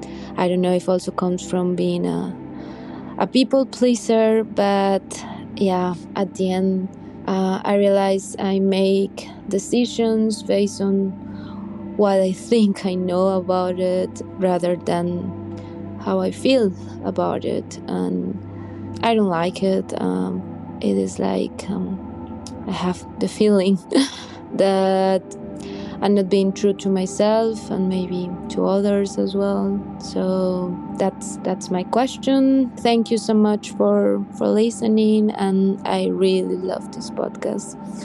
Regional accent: Colombia; now in Germany; I'm from Colombia and I'm currently living in Germany.

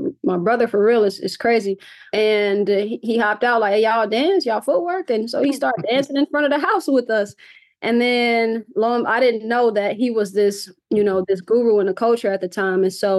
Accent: Chicago, Illinois, United States; And it's something that is integral to growing up in Chicago. It's a staple of Chicago cultural identity, Black Chicago cultural identity. And it's been super important to my upbringing.

